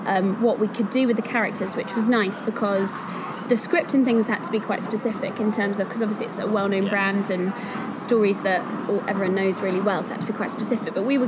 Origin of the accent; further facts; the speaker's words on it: Cheltenham, South West England, United Kingdom; I'm from Cheltenham. I've been in London for the last few years, trained in London Studio Centre.